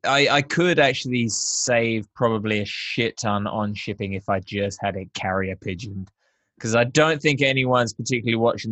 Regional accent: United Kingdom; Of course. Come on, I'm British.

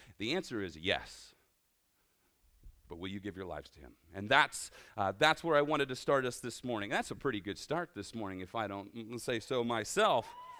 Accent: Erie, Pennsylvania, United States; I grew up in Erie, PA, and I grew up about 10 blocks from downtown.

